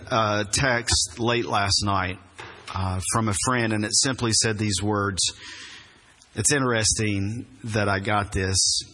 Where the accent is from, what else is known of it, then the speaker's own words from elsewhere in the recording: McDowell County, United States; I'm originally from McDowell County.